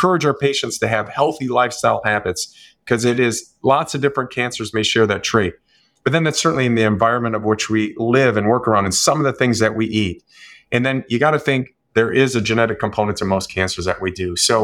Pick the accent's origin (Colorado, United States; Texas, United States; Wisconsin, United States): Wisconsin, United States; Obviously, I'm from Northern Wisconsin, and it's always good to talk to somebody from home.